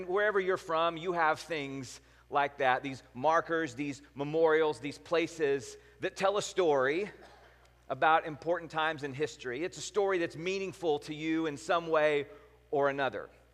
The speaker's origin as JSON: {"language": "English", "region": "Texas", "country": "United States", "tie": "born or raised there", "said": "I was excited to go to San Antonio because I'm a Texan. I grew up hearing all the stories of the Alamo."}